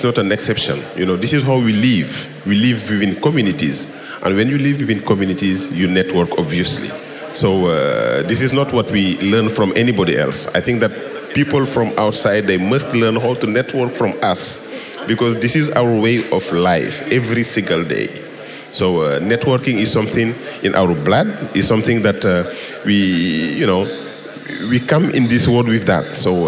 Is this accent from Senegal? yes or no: yes; Senegal; I'm coming from Senegal.